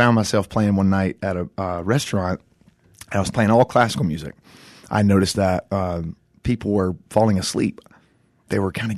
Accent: Georgia, United States; I grew up in South Georgia

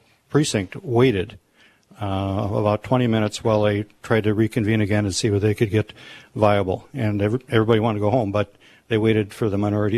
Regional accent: Iowa, United States; from Alma Key County, extreme northeast county in Iowa.

